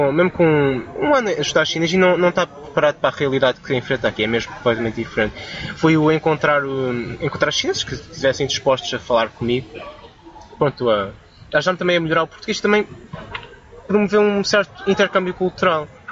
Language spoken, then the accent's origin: Portuguese; Macau; now in Beijing, China; Eu sou originário de Macau. Na altura ainda era português, mas é uma província na China.